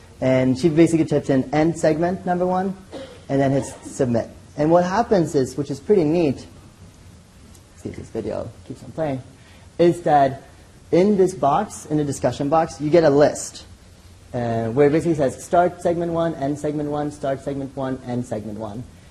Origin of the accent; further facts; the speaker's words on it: Sweden; I'm not from here, I'm from Sweden, so we don't really debate, we all consensus all the time.